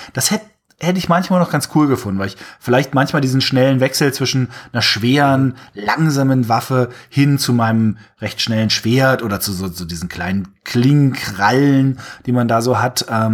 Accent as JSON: {"language": "German", "region": "Berlin", "country": "Germany", "said": "Aber selbst für mich als Berliner war das absoluter Overkill."}